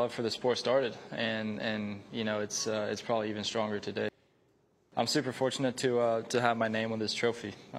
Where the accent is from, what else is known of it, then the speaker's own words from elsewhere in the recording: Sweden; growing up in Sweden, it's not ideal for golf. Our season is a little bit shorter